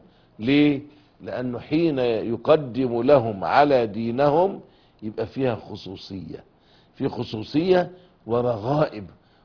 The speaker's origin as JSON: {"language": "Arabic", "country": "Egypt", "said": "بلادنا مصر"}